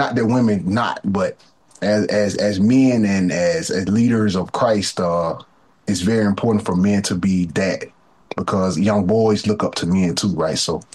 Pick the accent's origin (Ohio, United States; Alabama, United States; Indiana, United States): Alabama, United States; Prattville; also born or lived in Montgomery; So I was born in Montgomery, Alabama, which is 15 minutes north of my hometown, Prattville, Alabama, the capital.